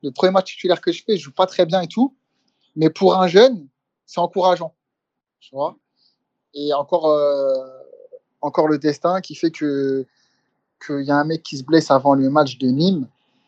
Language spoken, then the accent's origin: French; Martinique; Et après, bon, je suis martiniquais, hein.